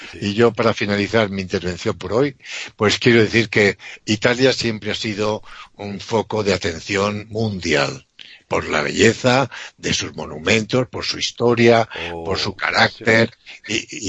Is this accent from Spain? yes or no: yes; Spain; pero es que yo soy apasionado, como buen español y latino